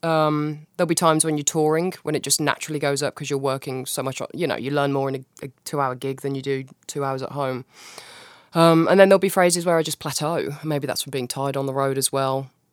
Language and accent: English; United Kingdom; I'm very British.